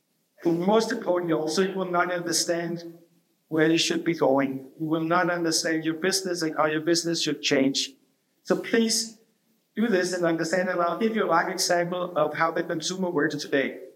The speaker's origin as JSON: {"language": "English", "country": "Denmark", "second_language": "English", "said": "I come from Denmark."}